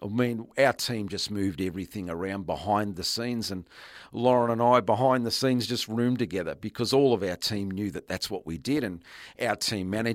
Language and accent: English; Ballarat, Victoria, Australia; Steve and I grew up together in Ballarat.